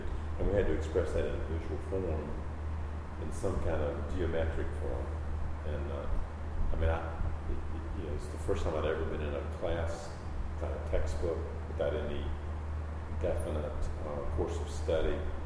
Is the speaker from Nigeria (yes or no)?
no; Spivey's Corner, North Carolina, United States; Well, I'm from Eastern North Carolina. Not one specific place. My father was a Baptist minister, and we moved every 3 years. So the place I graduated from high school was Spivey's Corner, North Carolina.